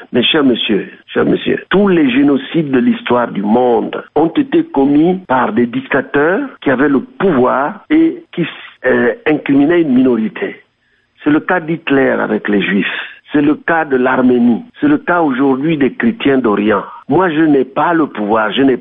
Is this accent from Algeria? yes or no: no; Gabon; Mais ça n'existe plus, sauf chez nous, au Gabon.